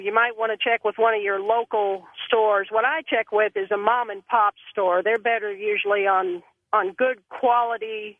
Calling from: Louisville, Kentucky, United States; I'm calling from Kentucky.

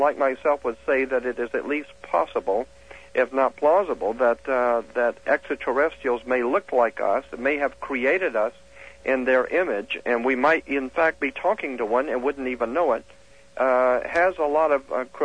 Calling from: Carmel, California, United States; I'm calling from Carmel, California.

